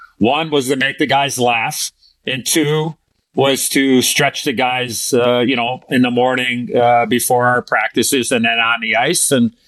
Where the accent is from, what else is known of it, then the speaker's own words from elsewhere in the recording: Chicago, Illinois, United States; because I was a Chicago guy and grew up living and dying with the Blackhawks, and getting drafted in my hometown, you know, the first American-born native son ever to be drafted by his hometown team